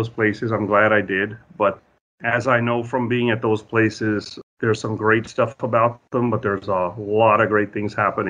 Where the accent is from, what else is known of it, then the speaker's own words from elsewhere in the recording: New Jersey, United States; now in Columbus, United States; I'm from New Jersey. So and the East Coast basically.